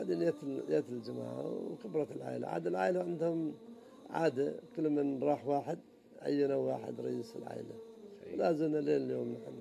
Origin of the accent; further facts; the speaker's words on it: United Arab Emirates; في عندنا أسامي كثيرة في عندنا في الإمارات